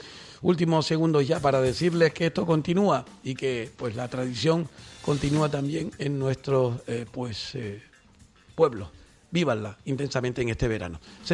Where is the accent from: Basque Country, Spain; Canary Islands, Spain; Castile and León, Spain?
Canary Islands, Spain; Somos canarios, oiga.